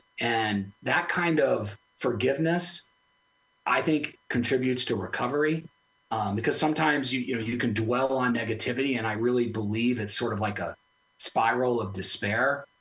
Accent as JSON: {"language": "English", "town": "Aurora", "region": "Colorado", "country": "United States", "tie": "born or raised there", "said": "I grew up in Aurora and went to Smoky Hill High School, and his daughters went to our high school."}